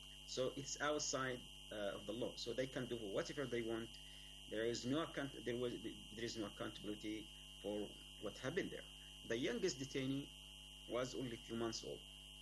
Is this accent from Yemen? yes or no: yes; Yemen; English is a second language; moved away as an adult; I am from Yemen, where I was, as you know, like, I lived for around 18 years. I grew up in was raised in a very conservative family. I finished my high school in Yemen.